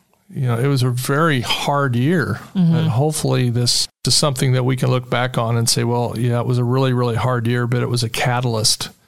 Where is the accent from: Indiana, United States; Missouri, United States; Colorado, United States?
Indiana, United States; Muncie; I go up to my hometown, which is Muncie, Indiana.